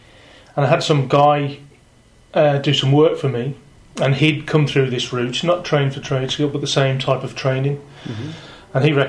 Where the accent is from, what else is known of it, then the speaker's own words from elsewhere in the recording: Plymouth, South West England, United Kingdom; I'm coming up from Plymouth, and I'm on the electrician's course.